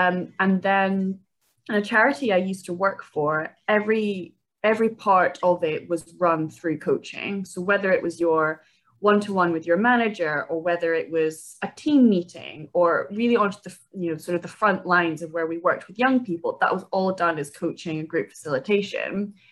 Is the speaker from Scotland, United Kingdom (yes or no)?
yes; Edinburgh, Scotland, United Kingdom; accent: Scottish; I am from Edinburgh, which people always think I've got quite a funny accent, and I'm like, no, it's just Scottish. So I grew up in Edinburgh. I'm the youngest of three siblings